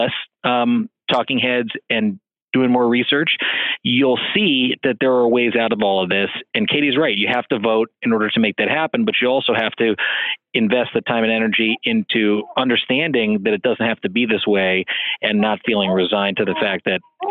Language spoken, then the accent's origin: English; Los Angeles, California, United States; we were young and idealistic kids growing up in Los Angeles together as well.